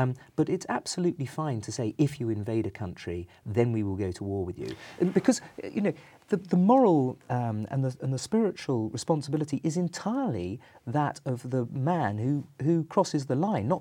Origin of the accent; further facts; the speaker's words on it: England, United Kingdom; I'm obviously an Englishman and do not consider myself to be a European.